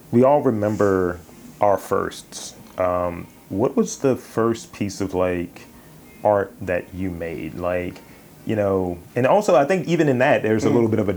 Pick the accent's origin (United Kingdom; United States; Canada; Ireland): United States; Baltimore, Maryland; I'm being from Baltimore, having cities that are like in this mid-Atlantic, northeast, that are Black cities